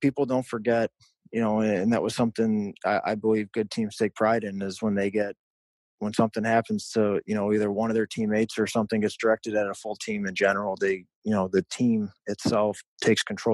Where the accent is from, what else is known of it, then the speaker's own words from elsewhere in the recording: Midwest, United States; me growing up in the Midwest, that's a really winning organization